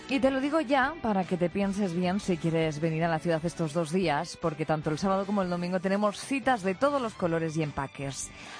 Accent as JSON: {"language": "Spanish", "town": "Madrid", "region": "Community of Madrid", "country": "Spain", "said": "Yo, como madrileña"}